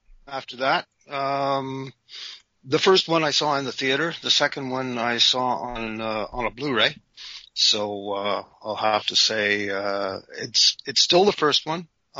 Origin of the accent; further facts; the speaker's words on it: Canada; Mostly, it's pictures that I enjoy because I am Canadian.